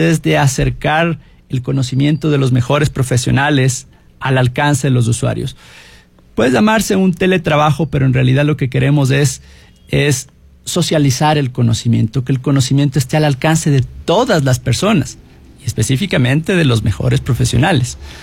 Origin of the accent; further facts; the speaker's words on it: Ecuador; Nosotros amamos a nuestro país, el Ecuador es el país más hermoso y grande del mundo.